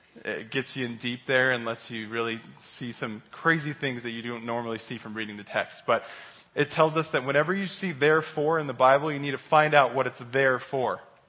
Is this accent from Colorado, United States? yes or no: yes; Denver, Colorado, United States; moved away; I'm from Denver. I've been down here for like 3 years now, though.